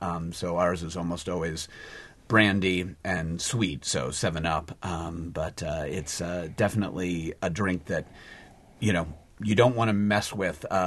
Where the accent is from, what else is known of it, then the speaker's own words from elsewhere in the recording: New Orleans, Louisiana, United States; I grew up in New Orleans, and the milk punch is a big thing there.